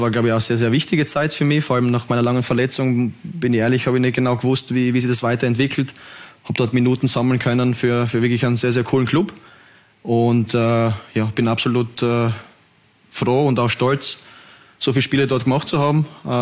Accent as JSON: {"language": "German", "region": "Vorarlberg", "country": "Austria", "tie": "born or raised there", "said": "dadurch, dass ich ja Vorarlberg aufgewachsen bin"}